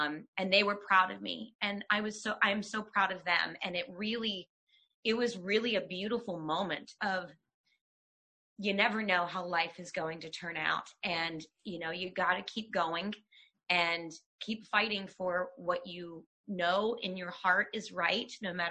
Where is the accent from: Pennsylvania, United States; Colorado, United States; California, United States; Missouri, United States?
Pennsylvania, United States; they're from my hometown, MI. And so now I'm in a book with them.